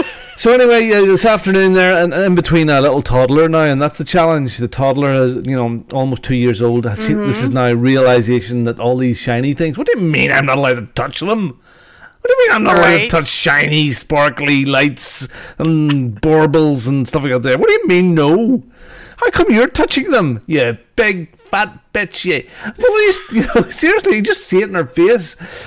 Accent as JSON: {"language": "English", "country": "United Kingdom", "said": "So, you got to know them and personalities, and we're British, and we'll get you there eventually"}